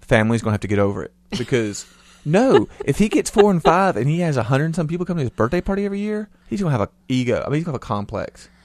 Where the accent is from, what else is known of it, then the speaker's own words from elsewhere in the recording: the South, United States; We're from the South, and it's like